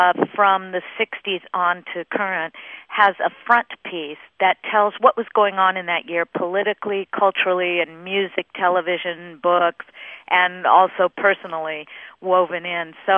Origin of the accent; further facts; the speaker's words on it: Los Angeles, California, United States; It's really about growing up in Los Angeles, kind of on the fringe of celebrity, and always feeling like an outsider